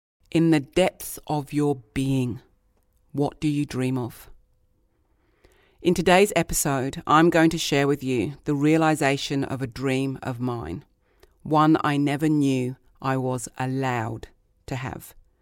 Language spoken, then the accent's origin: English; South East England, United Kingdom; I grew up in Kent, which is known as England's country garden. I grew up playing in and around farms and paddocks.